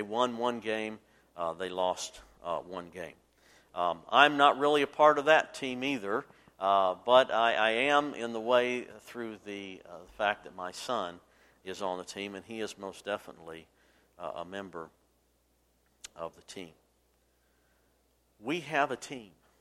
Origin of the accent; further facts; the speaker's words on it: Roanoke, Virginia, United States; I grew up in Roanoke, Virginia, about 3 hours from Charlottesville.